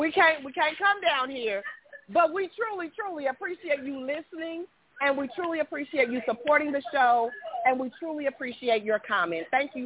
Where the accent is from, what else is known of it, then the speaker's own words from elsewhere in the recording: Indiana, United States; I'm from Indiana, so I don't know.